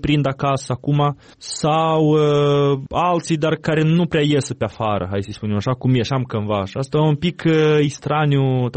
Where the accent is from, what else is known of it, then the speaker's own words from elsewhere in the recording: Cahul, Cahul District, Moldova; Pentru că dacă vorbim de orașul meu de Baștină, orașul Cahul, oamenii foarte mult s-au schimbat în 15 ani.